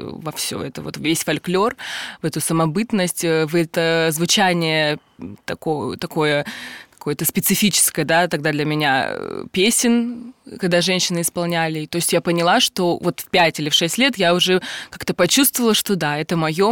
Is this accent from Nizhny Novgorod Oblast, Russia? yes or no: no; Omsk, Omsk Oblast, Russia; now in Moscow, Russia; то есть я сама из Омска, сама сибирячка, закончила там училище, институт и переехала